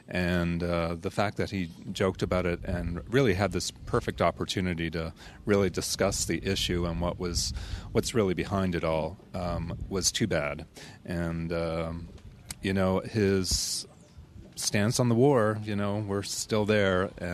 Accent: Canada; I'm a Canadian citizen.

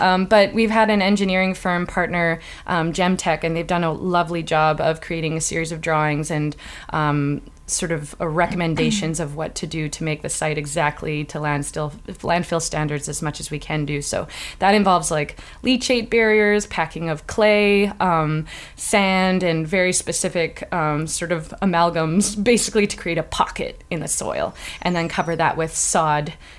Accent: Saskatchewan, Canada; moved away as an adult; now in Chicago, United States; where I'm based, which is in Chicago. I'm from Saskatchewan, but I've been living there post my MFA at the School of the Art Institute of Chicago for a number of years now.

